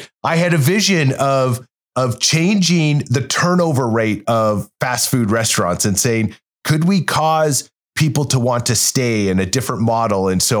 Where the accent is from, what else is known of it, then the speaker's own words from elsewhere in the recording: Alberta, Canada; born and raised in Canada, and did an undergrad in finance, and I grew up in Alberta. So like any good Albertan